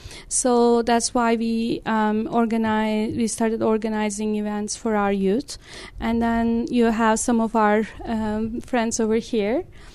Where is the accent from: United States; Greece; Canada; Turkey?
Turkey; English is a second language; moved away as an adult; I was born in Turkey, and I grew up there.